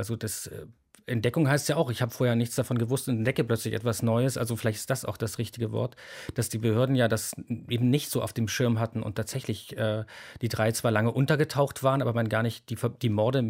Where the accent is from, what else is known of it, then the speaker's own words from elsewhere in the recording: Thuringia, Germany; born there; now in Berlin, Germany; Ich bin selber gebürtiger Thüringer, von daher ist das, obwohl ich schon lange in Berlin lebte, natürlich interessant, was irgendwie in Thüringen passiert.